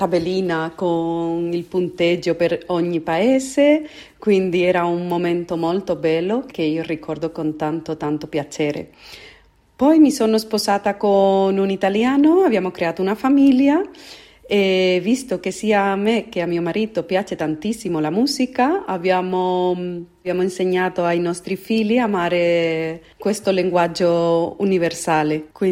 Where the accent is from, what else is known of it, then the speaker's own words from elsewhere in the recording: Seville, Andalusia, Spain; Italian is a second language; Io, come spagnola, tifo per la Spagna come prima posizione, non soltanto perché sono spagnola, anche perché questa ragazza è della mia città, di Siviglia.